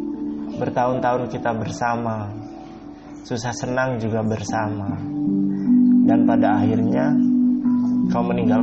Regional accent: Tembilahan, Riau, Indonesia; born there; Aku lahir di Tembilahan, tepatnya di Indragiri Hilir. Aku lahir tahun 94 dan hidup di keluarga yang sederhana dan berkecukupan. Ya kalau dikategorikan, ya kelas ekonomi menengah ke bawah.

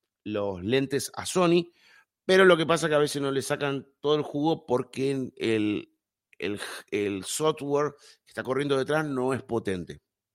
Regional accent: Argentina; Somos gente de Cuba, de México, de Argentina, quien le habla, y de España.

